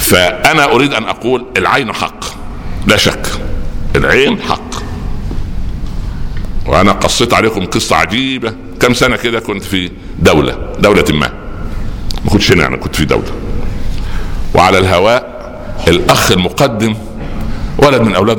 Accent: Egypt; وتعرف عندنا في مصر الضرائب ده جزء من الدخل

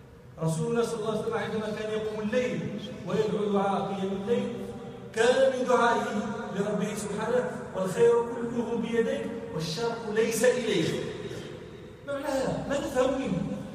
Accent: Morocco; احنا عندنا في المغرب يعتنون جدا برسم القرآن

